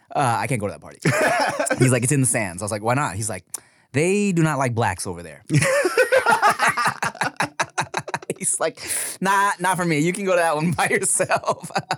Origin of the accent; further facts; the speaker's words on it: West Coast, United States; yeah, so we're from the West Coast, so we throw up West Side